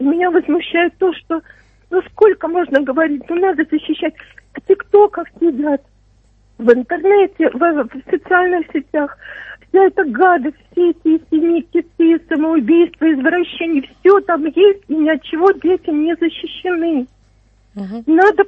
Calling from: Voronezh Oblast, Russia; я вам звоню из Воронежской области. Очень, я бабушка.

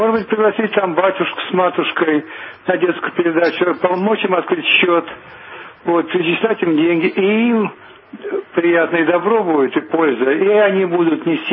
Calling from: Moscow, Russia

